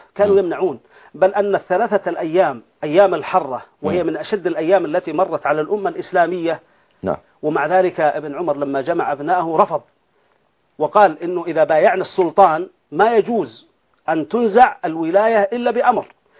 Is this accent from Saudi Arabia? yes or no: yes; Saudi Arabia; من عندنا بالسعودية